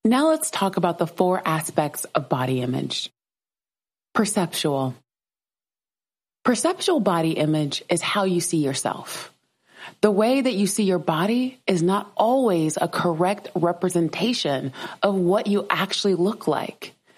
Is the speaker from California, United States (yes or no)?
no; South Carolina, United States; And I grew up in South Carolina, y'all.